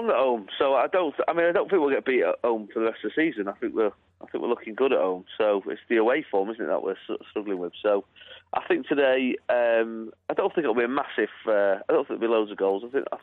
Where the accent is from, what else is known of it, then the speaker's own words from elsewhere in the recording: Manchester, North West England, United Kingdom; I'm from Manchester.